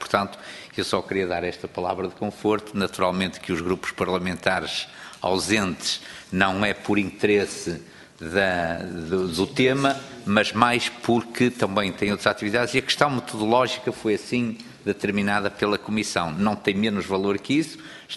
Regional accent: Barcelos, Braga, Portugal; porque eu sou natural de Barcelos e naturalmente me identifico com muita coisa

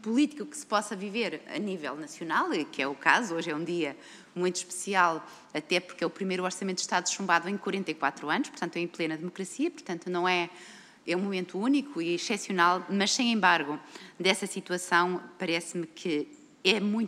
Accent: Norte, Portugal; eu sou do Alto Minho e, portanto, muito da zona transfronteiriça, de uma região que eu conheço muito bem, que é a Galiza

